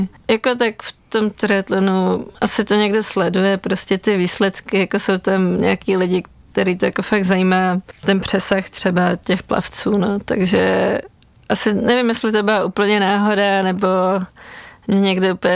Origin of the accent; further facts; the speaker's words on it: Prague, Czechia; tak já jsem z Prahy, takže nějaký prostě závody, co byly v Praze